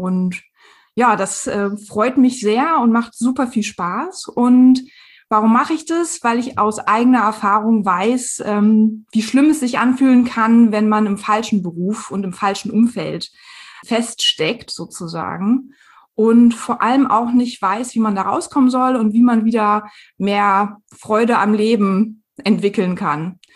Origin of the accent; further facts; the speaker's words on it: Northern Germany, Germany; born there; bin Ende 30 Jahre alt und ich wohne jetzt seit mehr als 15 Jahren im Rhein-Main-Gebiet, bin aber eigentlich ein gebürtiges Nordlicht.